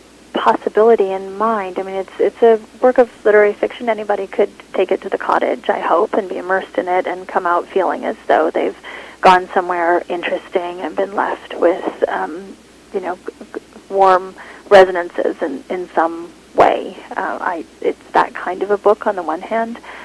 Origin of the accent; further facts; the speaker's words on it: Montreal, Quebec, Canada; now in Fayetteville, United States; It was the place where I grew up for sure.